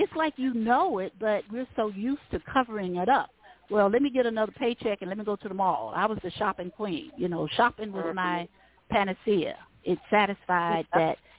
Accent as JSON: {"language": "English", "town": "Selma", "region": "Alabama", "country": "United States", "tie": "born or raised there", "said": "I didn't know anything about meditation when I was growing up in Selma or most of my adult life."}